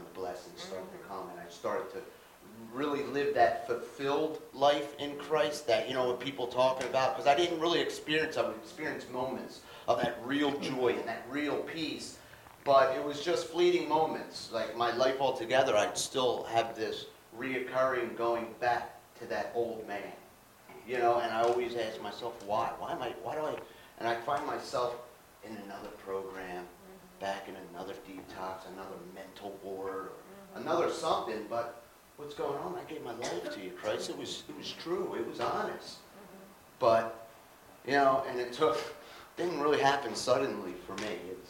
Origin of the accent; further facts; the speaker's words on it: Philadelphia, Pennsylvania, United States; I'm from Philadelphia, so it's a little different than Connecticut too.